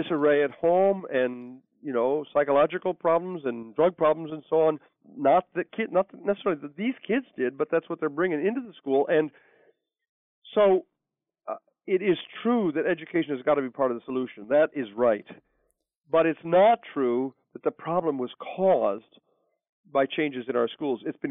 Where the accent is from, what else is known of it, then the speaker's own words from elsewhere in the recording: Port Clinton, Ohio, United States; when I was growing up in Port Clinton in the 1950s